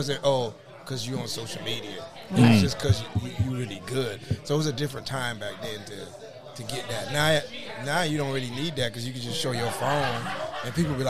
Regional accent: Miami, Florida, United States; Yeah. I'm from

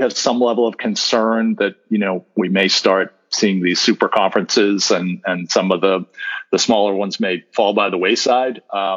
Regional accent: Northeast, United States; Like, I come from the Northeast where, you know, nobody cares about college football.

